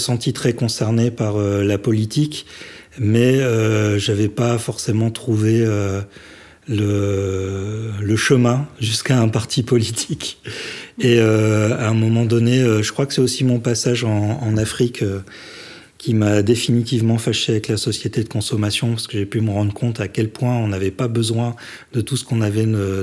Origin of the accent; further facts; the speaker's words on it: Lille, Hauts-de-France, France; Je suis un nordiste, un vrai nordiste. C'est-à-dire que j'ai passé l'essentiel de ma vie à Lille ou dans la banlieue de Lille avec un père calaisien et une mère de Béthune